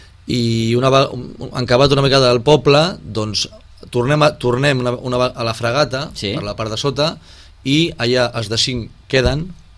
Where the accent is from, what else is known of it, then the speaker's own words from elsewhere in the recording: Sitges, Catalonia, Spain; em quedo Sitges. Corro amb la meva gent, al meu poble, i així ha sigut.